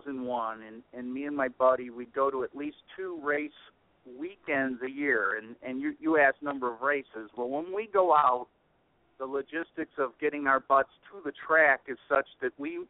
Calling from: Schaumburg, Illinois, United States; Yeah, I'm located in Schaumburg, Illinois. It's about 30 miles west of Chicago.

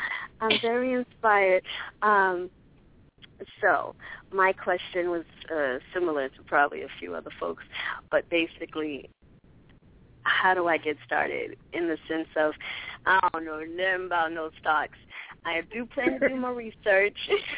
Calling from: Boston, Massachusetts, United States; I'm calling from Boston.

